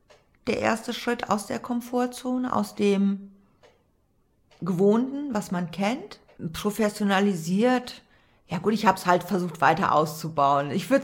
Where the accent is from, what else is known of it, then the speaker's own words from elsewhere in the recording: Lower Saxony, Germany; ich komme aus Ostfriesland, plattes Land.